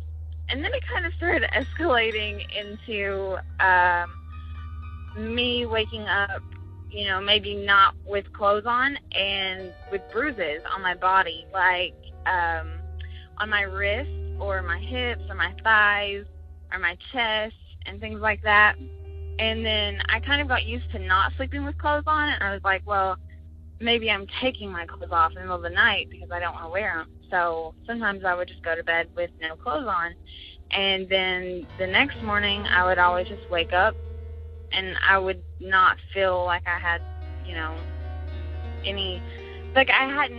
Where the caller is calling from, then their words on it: Kentucky, United States; I'm calling from Kentucky.